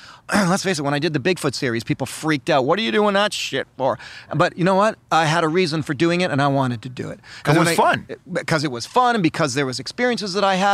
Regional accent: Canada; No, I'm a Canadian celebrity.

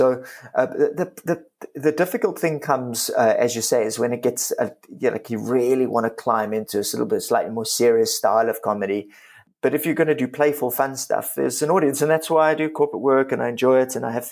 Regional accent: Cape Town, Western Cape, South Africa; Bob, I'm from Cape Town, of course, and I went to the southern suburbs type English vibes. I went to a little school called Golden Grove. I went to a Jewish nursery school

